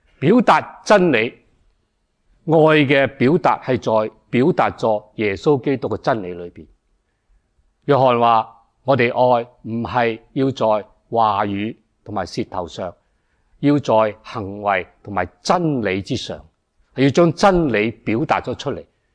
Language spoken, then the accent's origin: Cantonese; China; 我哋中国人对儿女比较会能够了解